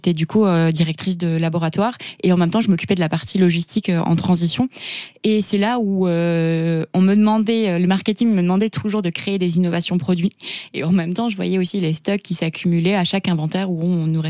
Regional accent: Southern France, France; j'ai 27 ans et je suis la cofondatrice de Grise et je suis originaire du sud de la France.

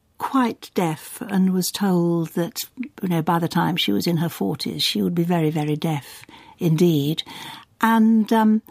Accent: Leicester, East Midlands, United Kingdom; when I was a child, when I was growing up in Leicester, they had a marvellous

